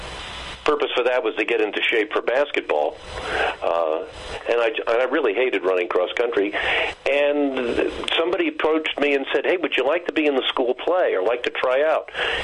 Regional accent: New York, United States; I grew up in Westchester County.

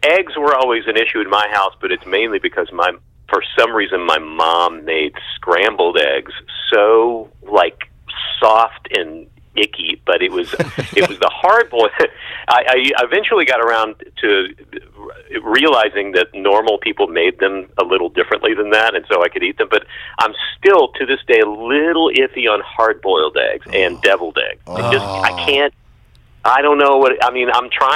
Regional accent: Texas, United States; Oh, I grew up in Texas, and so it was grits.

